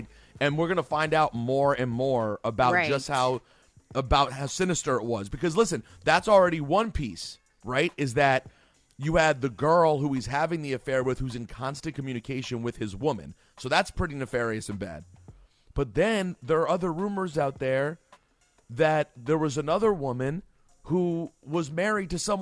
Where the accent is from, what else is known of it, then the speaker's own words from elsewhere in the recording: New York, United States; I grew up on Long Island, and apple and pumpkin picking were always a thing.